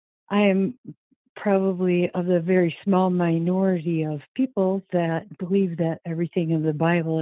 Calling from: Montana, United States; I'm calling from Montana.

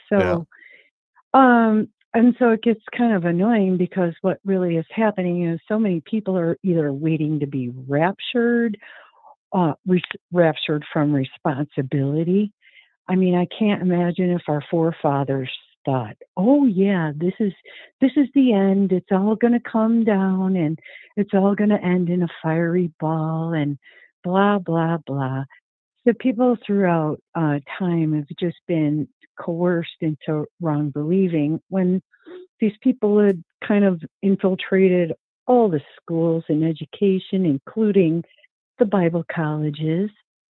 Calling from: Montana, United States; I'm calling from Montana.

